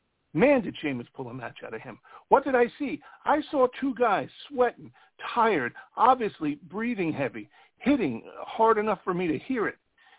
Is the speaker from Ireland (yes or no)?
yes; Ireland; which is we're so pale. being Irish